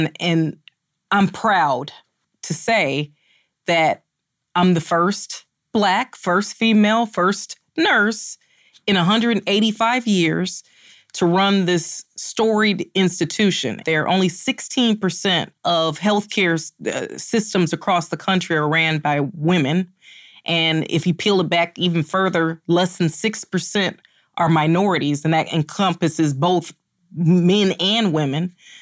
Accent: Chicago, Illinois, United States; I'm born and raised in Chicago, but I feel right at home here

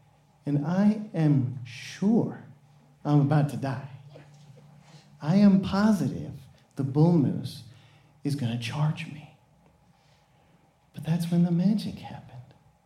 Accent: Guatemala; But did you know that Guatemala, my home country, has one Olympic medal to our name?

